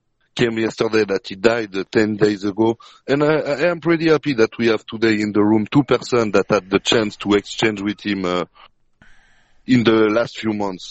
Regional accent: Geneva, Switzerland; from Geneva, Switzerland.

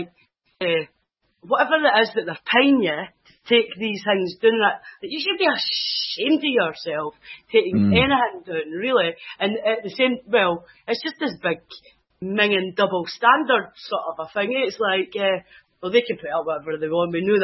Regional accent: Stirling, Scotland, United Kingdom; I'm from Stirling

